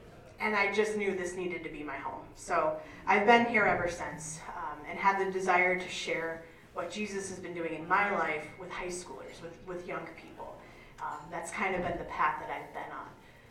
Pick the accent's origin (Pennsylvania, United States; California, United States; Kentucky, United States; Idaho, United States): Pennsylvania, United States; now in Manitowoc, United States; As I said, I'm from Pennsylvania. My whole family is still out east. And you're probably wondering, how did you end up in this area, in Sheboygan, in the Manitowoc? I live in Manitowoc.